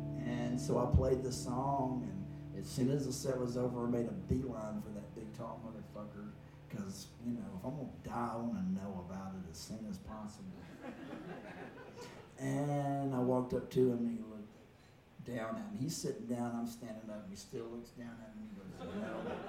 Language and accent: English; Alabama, United States; this song about this really, really, really, really big motherfucking guy who owns a pawn shop in my hometown. And pawn shops sell guns, and an Alabama pawn shop sell a lot of fucking guns.